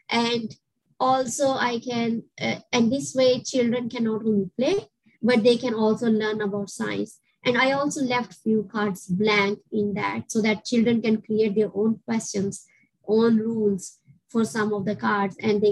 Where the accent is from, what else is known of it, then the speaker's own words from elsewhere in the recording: Pakistan; English is a second language; also born or lived in Germany; I was born in Pakistan. I was born and raised early, my early years, most of the years, like in Pakistan. And then I moved to Germany at some point.